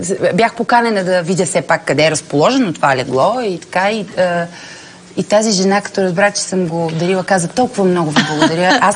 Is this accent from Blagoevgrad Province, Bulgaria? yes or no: no; Veliko Tarnovo, Veliko Tarnovo Province, Bulgaria; born there; Иначе аз съм родена във Велико Търново.